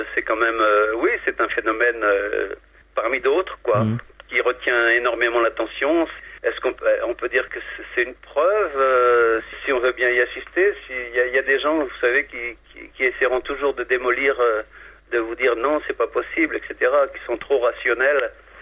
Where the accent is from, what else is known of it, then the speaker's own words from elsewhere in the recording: France; Et je crois bien que chez nous, en France, ça concerne une grande, grande partie de la population.